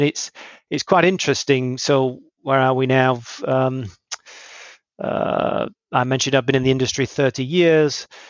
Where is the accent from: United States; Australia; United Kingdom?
United Kingdom; I would say, and this is not just because I'm a Brit